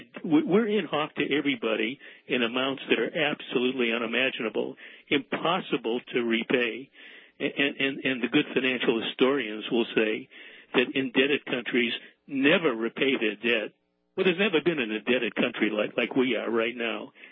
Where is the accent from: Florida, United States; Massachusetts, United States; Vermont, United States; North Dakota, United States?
Massachusetts, United States; Boston; Well, I was born in Boston, Bob. I grew up in Boston. I went to school in Boston until I went off to grad school at the end of the 1950s in Philadelphia.